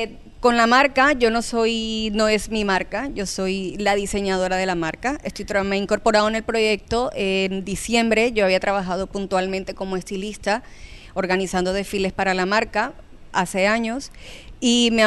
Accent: Colombia; moved away; Soy colombiana, he trabajado en estilismo desde hace 15 años

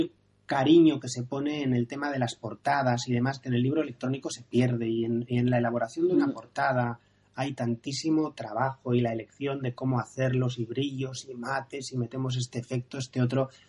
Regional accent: San Sebastián, Basque Country, Spain; He dicho que soy de Donosti, que paseo por La Concha

